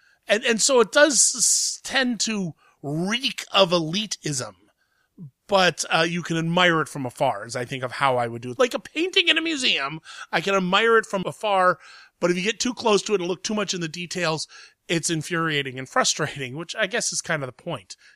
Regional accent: Columbus, Ohio, United States; it's finally made its way to my hometown, Columbus, Ohio

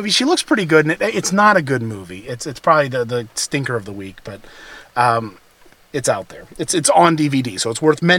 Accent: Upper Arlington, Ohio, United States; my hometown of Upper Arlington, Ohio, which is a small suburb of Columbus.

